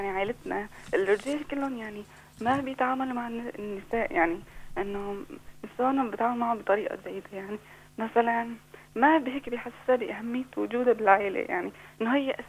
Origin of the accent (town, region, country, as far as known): Aleppo, Aleppo Governorate, Syria